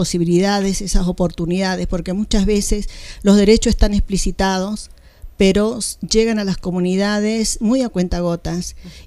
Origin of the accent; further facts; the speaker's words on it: Isla de Cañas, Salta, Argentina; de mi pueblo, de mi comunidad, Isla de Cañas. Es un ILU de los cuatro que conforman Finca Santiago y pertenecemos al departamento de Iruya, es una comunidad colla